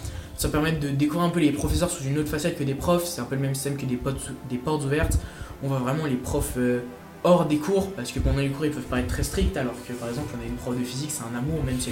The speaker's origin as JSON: {"language": "French", "country": "China", "said": "je suis chinois."}